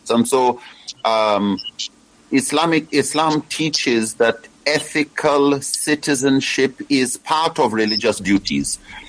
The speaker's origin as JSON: {"language": "English", "country": "Nigeria", "said": "my privileged identity as a Nigerian allows me to be more influential within this area"}